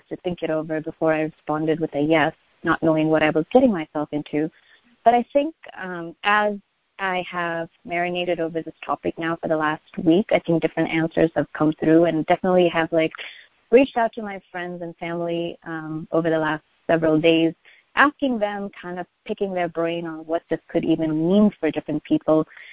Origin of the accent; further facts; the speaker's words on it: Chicago, Illinois, United States; So I'm originally from Chicago, but I guess if I were to rewind back, I think my SSC journey started in Boston, and I would say majority of my young adult life has been in the Chicago area, so Region 5 represent.